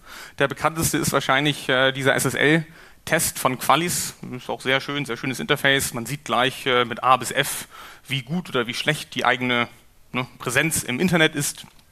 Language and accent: German; Hamburg, Germany; ich bin aus Hamburg